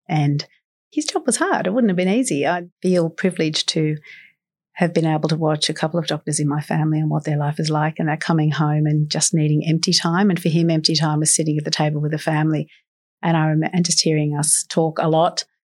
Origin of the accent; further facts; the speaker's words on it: Gymea Bay, New South Wales, Australia; I grew up in Gymea Bay. I'm a girl from the Shire, born in Royal Prince Alfred Hospital